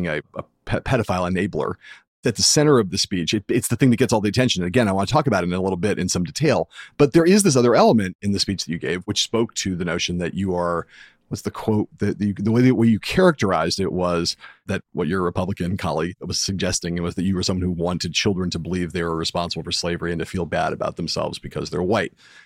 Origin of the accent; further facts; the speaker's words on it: California, United States; I spent a lot of time in Michigan as a kid. I grew up in California